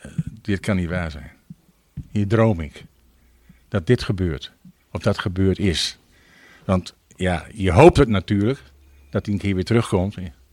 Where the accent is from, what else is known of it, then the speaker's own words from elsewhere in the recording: Bedum, Groningen, Netherlands; wat wil je nog meer als Bedum, als Bedummer, dat dit allemaal tegenover je wordt gezegd?